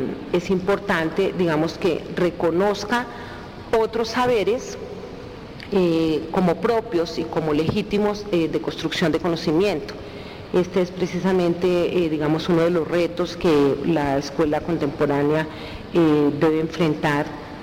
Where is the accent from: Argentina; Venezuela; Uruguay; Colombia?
Colombia; nosotros decimos generalmente somos colombianos, aunque en la especificidad pudiéramos ser bogotanos, ocaleños, ingas, guambianos o raizales, habitantes del campo o habitantes de la ciudad.